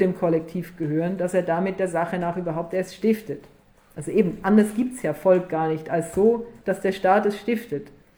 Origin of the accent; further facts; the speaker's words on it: Austria; ich bin Österreicherin, natürlich bin ich für Österreich.